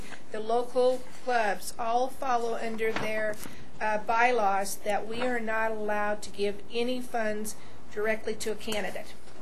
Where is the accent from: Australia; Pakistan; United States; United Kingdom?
United States; Colorado; I'm from La Plata County. I am a member of the Southwest Republican Women.